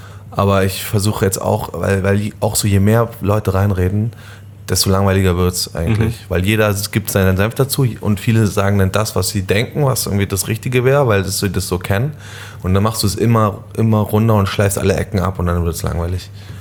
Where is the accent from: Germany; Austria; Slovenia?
Germany; Berlin; Also ich bin ja eigentlich schon in Berlin groß geworden.